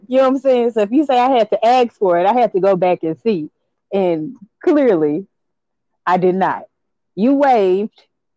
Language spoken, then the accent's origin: English; Los Angeles, California, United States; now in Dallas, United States; I'm in Dallas. Yeah, I live in Dallas. I'm from California. From L.A.